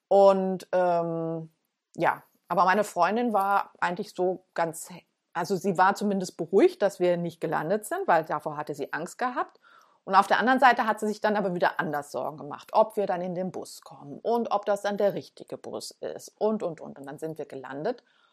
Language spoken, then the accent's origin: German; Falkenstein, Germany; Und ich bin auch in Falkenstein als Kind aufgewachsen. Also ich bin Falkensteinerin.